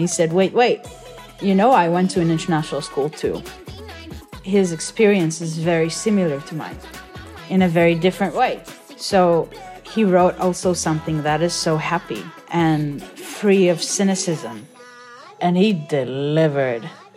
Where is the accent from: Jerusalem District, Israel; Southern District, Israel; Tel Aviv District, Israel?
Tel Aviv District, Israel; Tel Aviv; also born or lived in Nigeria; I am a musician from Tel Aviv